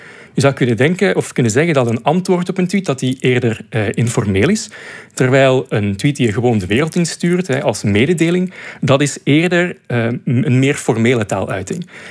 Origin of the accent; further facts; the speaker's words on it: Flemish Brabant, Belgium; Ik ben zelf van Vlaams-Brabant. En dat is echt deel van mijn identiteit.